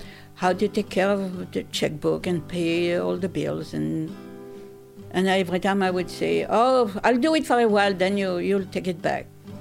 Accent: France; born there; English is a second language; I'm 80 years old. … I was born in France in 1927.

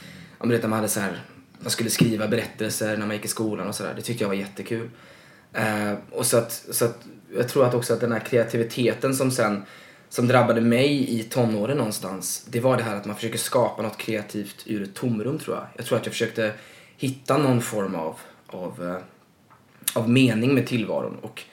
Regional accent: Stenungsund, Västra Götaland County, Sweden; jag kom ju från Stenungsund då, en mindre stad eller en tätort ska man väl säga, med allt vad det innebär

